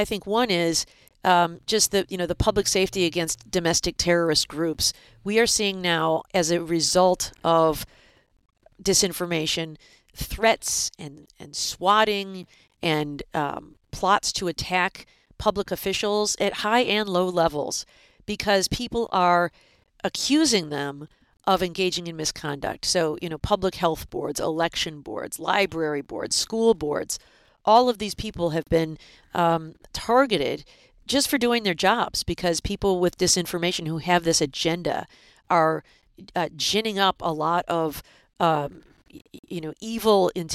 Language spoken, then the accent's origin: English; Michigan, United States; Yeah, so in my home state of Michigan during COVID